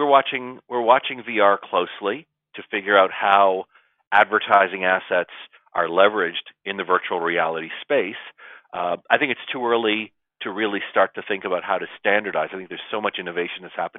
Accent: Toronto, Ontario, Canada; now in Edison, United States; I'm originally from Canada. So I'm originally from Toronto. I'm now based in Edison, New Jersey

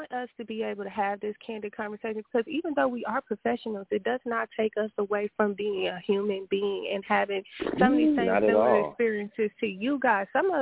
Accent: Chicago, Illinois, United States; because growing up in Chicago, that's what you're going to see. You're going to see gangbangers.

